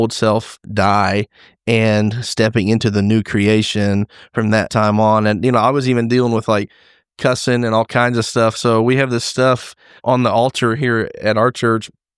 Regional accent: Jacksonville, Florida, United States; So I grew up in Jacksonville, Florida. My dad was a pastor.

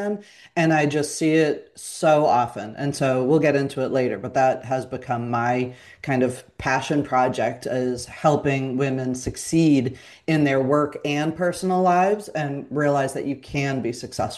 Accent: Massachusetts, United States; I would say growing up outside of Boston, definitely had the experiences of I was into figure skating.

